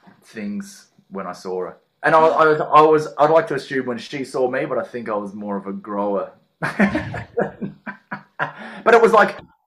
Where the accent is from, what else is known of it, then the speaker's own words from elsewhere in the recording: Perth, Western Australia, Australia; also born or lived in Adelaide, Australia; I just moved to Melbourne because I grew up in Perth. I was born in Adelaide, grew up in Perth.